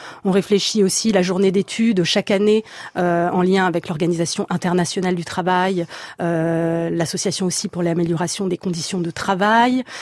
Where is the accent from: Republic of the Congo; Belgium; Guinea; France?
France; Bourges, Centre-Val de Loire; Je ne suis pas une Pictave, je suis une Berruyère. Ouais. Je suis originaire de Bourges